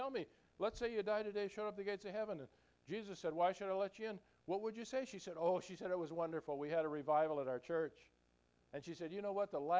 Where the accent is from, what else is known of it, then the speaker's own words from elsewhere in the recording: South St. Paul, Minnesota, United States; born there; I was born in South St. Paul, Minnesota. In 1944, the world was at war.